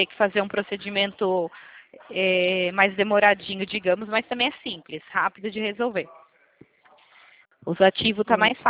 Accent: Itatiba, São Paulo, Brazil; Ah, eu sou daqui de Itatiba, São Paulo.

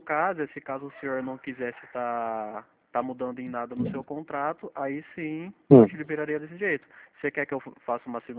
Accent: Marília, São Paulo, Brazil; Eu sou daqui da cidade de Marília, do estado de São Paulo.

